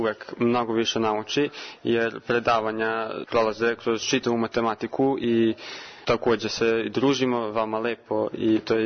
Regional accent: Subotica, Vojvodina, Serbia; dolazim iz Subotice.

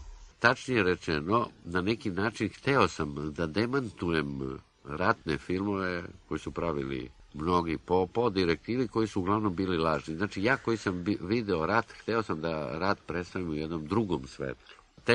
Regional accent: Čačak, Šumadija and Western Serbia, Serbia; Rođen sam u Čačku, u jednoj maloj ulici, koja se i onda i danas zove Cigan Mala, u komšiluku u kome je bio jedan pop, jedan sarač. Čačak je u to vreme bio jedan mali gradić, 8000

